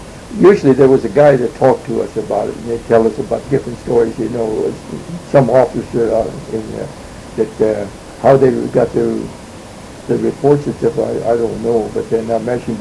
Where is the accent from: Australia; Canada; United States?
United States; Montana; I come from Montana.